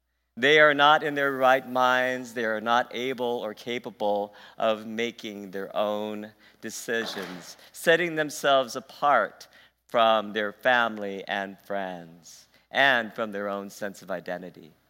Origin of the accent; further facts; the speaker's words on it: Guam; I grew up on Guam, which at the time when I was growing up was very much a Roman Catholic country, island. About 99% of us were Roman Catholic, so I was raised in the Roman tradition.